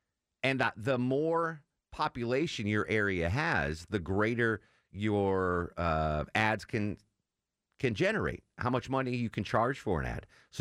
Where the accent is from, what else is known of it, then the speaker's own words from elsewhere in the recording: Northeast, United States; of the Northeast cities where the economy's not great and the younger generations are fleeing, in my hometown, the population declination since I left that town is like 25%.